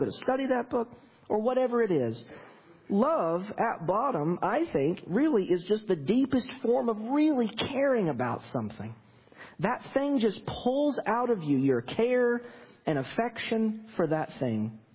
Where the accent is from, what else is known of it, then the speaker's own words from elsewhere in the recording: North Carolina, United States; I'm from North Carolina.